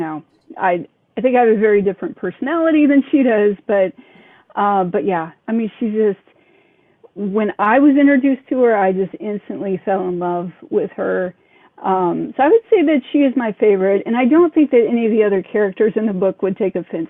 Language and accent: English; Kansas City, Missouri, United States; and you write about what you know, and Kansas City is definitely a town that I know well.